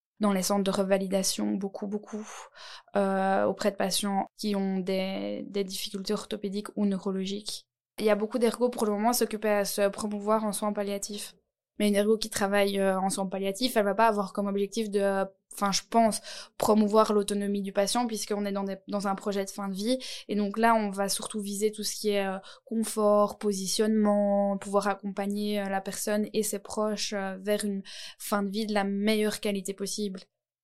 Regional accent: Nivelles, Walloon Brabant, Belgium; et je viens de Nivelles.

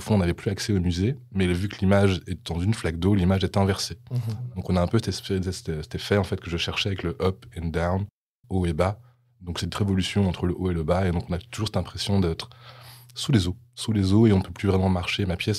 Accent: Belgium; tout l'aspect culturel en tant que Belge, toutes les choses qu'on aime en tant que Belge

